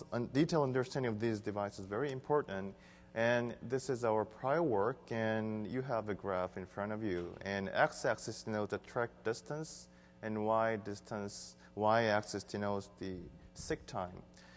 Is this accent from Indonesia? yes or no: no; Seoul, South Korea; English is a second language; I'm from Seoul, Korea.